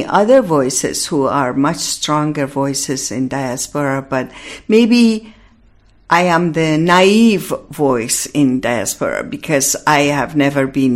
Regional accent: Iran; accent: Iranian; English is a second language; though I have lived 40 years here, mm-hmm. my Iranian-ness will always be there, as you can hear it in my voice and accent.

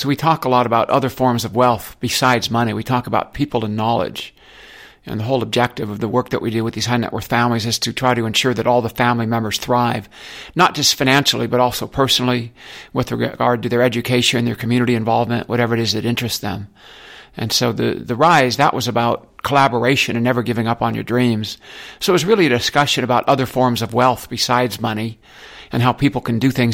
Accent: Lakeside, California, United States; I grew up in the East County, Lakeside, went to El Capitan High.

